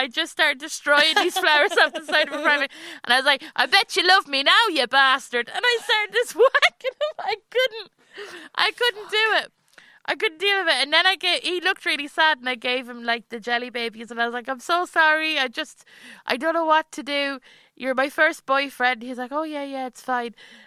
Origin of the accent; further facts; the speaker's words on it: Leinster, Ireland; because he was from Offaly and I was from Westmeath. These are two different counties